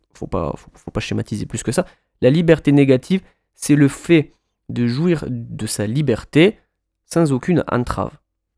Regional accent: Albi, Occitanie, France; je suis d'Albi

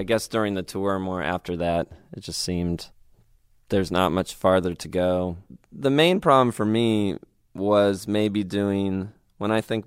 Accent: United Kingdom; I was being British dramatic at the show.

